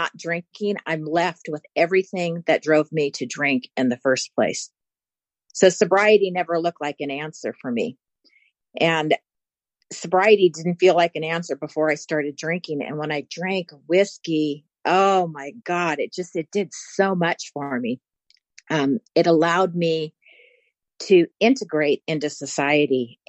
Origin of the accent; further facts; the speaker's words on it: California, United States; I am from California. I live in the high desert, a place called Yucca Valley, California.